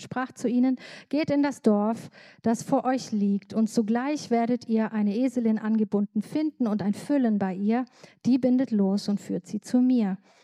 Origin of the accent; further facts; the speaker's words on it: Libya; Als Kind bin ich in Libyen aufgewachsen